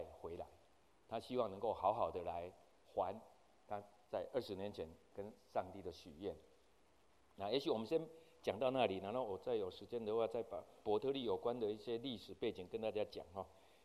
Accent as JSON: {"language": "Chinese", "country": "Taiwan", "said": "其实马英九也很残忍嘛，我们台湾人也很残忍嘛"}